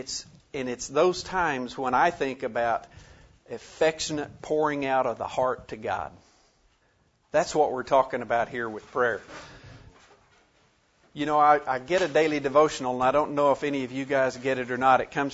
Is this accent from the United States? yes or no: yes; Guthrie, Oklahoma, United States; I am from Guthrie, Oklahoma.